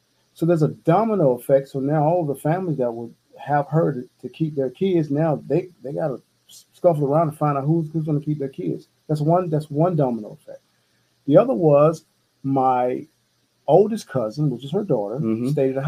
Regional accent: Atlanta, Georgia, United States; family members are here in Atlanta, East Atlanta, Decatur, around South Side, West Side, et cetera. We're from Atlanta. We come from meager beginnings.

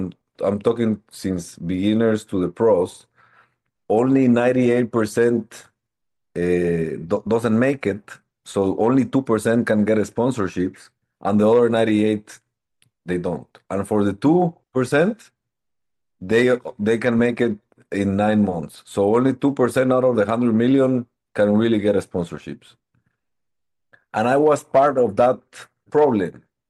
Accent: Guatemala; I was born and raised in Guatemala. And also, I'm Italian as well because of my mother's family up in the north.

